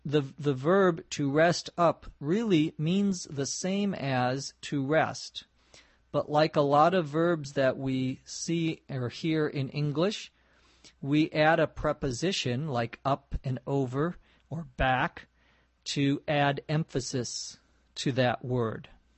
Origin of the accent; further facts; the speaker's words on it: Los Angeles, California, United States; from Los Angeles, California.